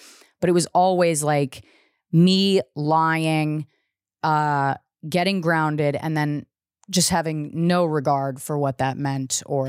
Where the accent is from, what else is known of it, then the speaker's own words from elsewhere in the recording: Virginia, United States; You know, I'm from Virginia, but I go out to Texas and they've all got these accents and I would like come home and like fake an accent for a little while